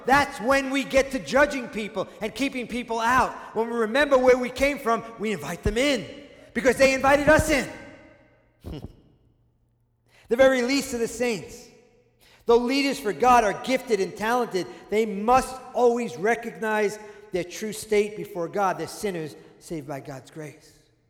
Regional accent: New York City, New York, United States; now in Texas, United States; I mean, you live in Texas, you rarely find Jews here. I grew up in New York City.

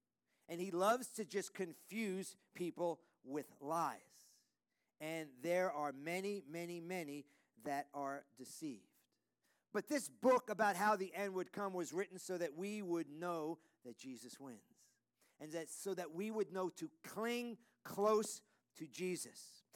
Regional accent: New York City, New York, United States; 22 years growing up in New York City, you can accumulate a lot of sin.

